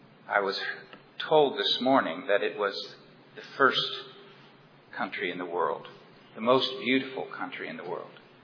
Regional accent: New Zealand; As you have been informed, I come from New Zealand.

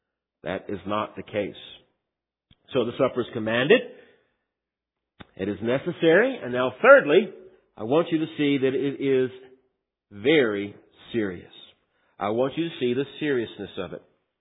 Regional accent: Culpeper, Virginia, United States; I was visiting a small Baptist church in my hometown of Culpeper

